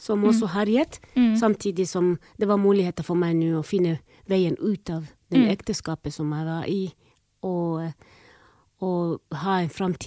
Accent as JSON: {"language": "Norwegian", "country": "Somalia", "also_born_or_lived": "East Africa", "moved": "as an adult", "lives_now": "Halden, Norway", "said": "Jeg opprinnelig fra Somalia, har bodd i Øst-Afrika. Jeg kaller meg selv fra ekte harstadværing som bor i Halden."}